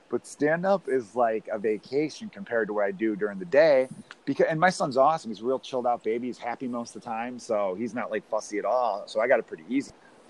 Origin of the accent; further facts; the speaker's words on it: Chicago, Illinois, United States; We grew up in Chicago in apartment buildings next to each other.